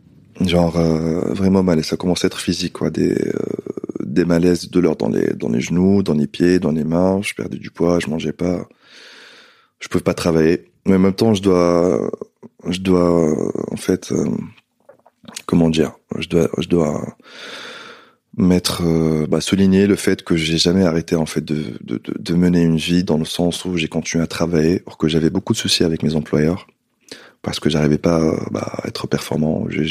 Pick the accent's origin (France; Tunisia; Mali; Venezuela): Tunisia; moved away as an adult; Parce que j'ai quitté la Tunisie quand j'étais jeune, 18 ans.